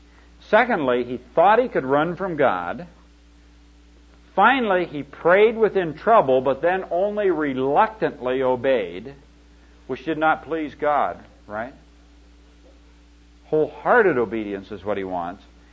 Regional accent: Iowa, United States; Back in my hometown where there is only one church, that little one, you know, one in Iowa, one church, they've had a revival.

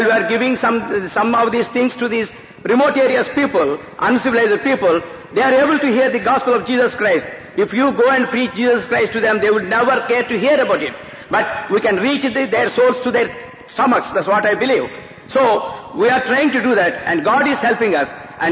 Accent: Narsapur, Andhra Pradesh, India; I come from South India, Narsapur, Andhra Pradesh

